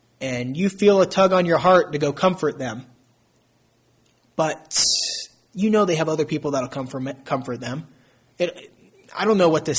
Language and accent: English; Virginia, United States; I'm from Virginia. We don't have Whataburger there.